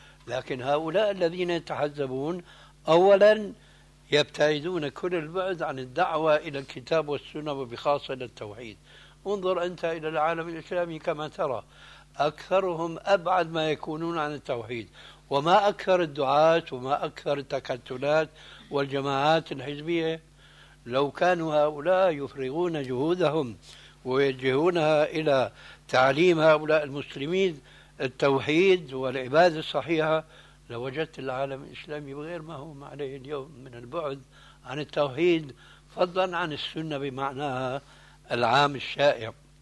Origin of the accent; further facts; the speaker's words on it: Syria; وهو يشير إلى بلدي يعني سوريا إلى آخره